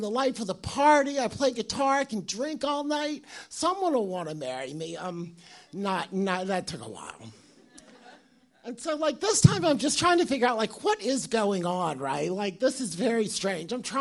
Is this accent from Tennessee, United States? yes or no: no; Virginia, United States; I'm originally from Virginia.